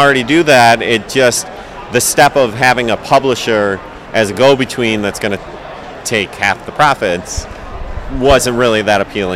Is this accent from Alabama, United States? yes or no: no; Detroit, Michigan, United States; now in San Diego, United States; I'm originally from San Diego, or I live in San Diego, excuse me. I'm originally from Detroit, so I have kind of connections all through the U.S.